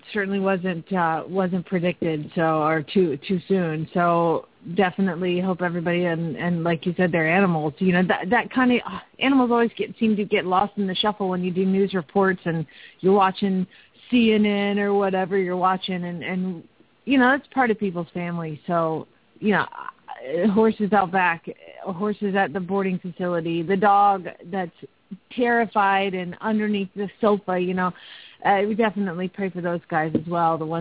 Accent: Phoenix, Arizona, United States; from Phoenix, Arizona

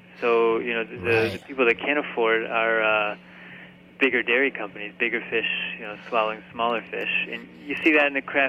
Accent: United States; You know, just as an American, you want to go do something new.

